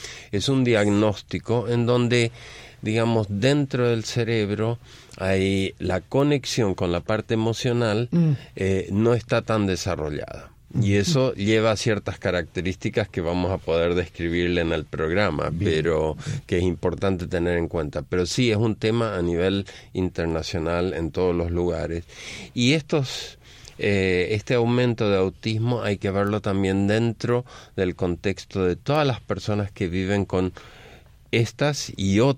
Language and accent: Spanish; Stockholm, Stockholm County, Sweden; born there; Spanish is a second language; Nací en Suecia, pero un país frío, al final de la civilización.